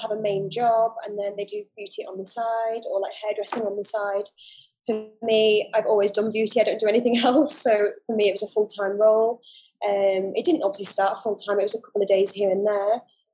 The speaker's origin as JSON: {"language": "English", "region": "Dubai", "country": "United Arab Emirates", "tie": "born or raised there", "also_born_or_lived": "United Kingdom", "said": "So I actually grew up in the Middle East. I grew up in Dubai. So I've been here for a long time."}